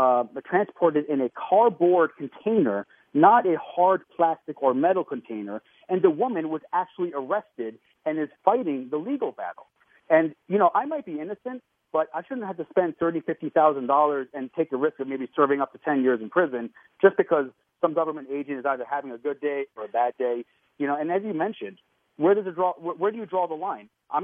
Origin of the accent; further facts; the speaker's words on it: New Jersey, United States; I'm from New Jersey.